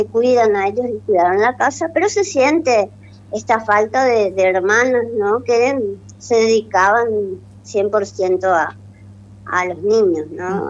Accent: Posadas, Misiones, Argentina; also born or lived in Paraguay; Yo, por ejemplo, soy de Argentina, soy acá de Posadas, soy yo, mi familia es acá.

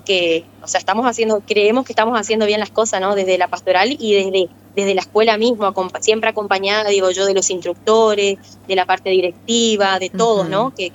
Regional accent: Concepción de la Sierra, Misiones, Argentina; De Concepción soy. Ah, no, soy de Concepción de la Sierra.

